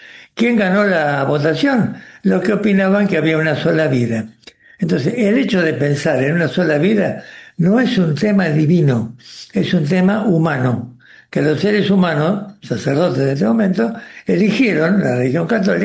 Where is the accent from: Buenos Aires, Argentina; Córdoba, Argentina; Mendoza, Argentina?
Buenos Aires, Argentina; Yo que me crié acá, vivía en Buenos Aires, siempre acá